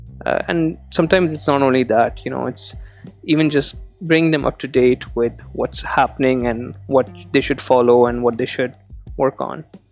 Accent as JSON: {"language": "English", "town": "Karachi", "region": "Sindh", "country": "Pakistan", "said": "yes, you guessed it right, I am a developer from Karachi."}